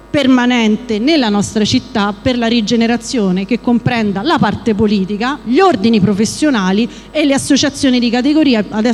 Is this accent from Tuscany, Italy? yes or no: no; Latina, Lazio, Italy; io sono nata e cresciuta a Latina, sono del 76, quasi coetanea del PRG